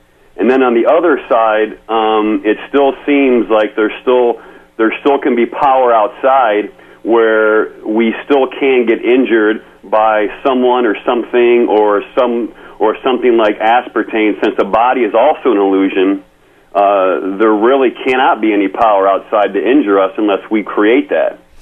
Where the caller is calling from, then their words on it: Chicago, Illinois, United States; in Chicago.